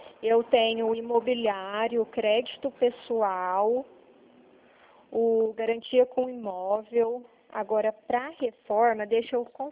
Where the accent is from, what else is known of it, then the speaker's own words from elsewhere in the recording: Franca, São Paulo, Brazil; Eu sou de Franca, eu falo da Central de Franca.